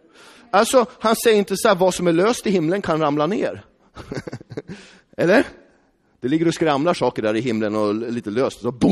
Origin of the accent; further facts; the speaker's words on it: Västerås, Västmanland County, Sweden; Då tänkte inte jag så här, jag kommer från Västerås.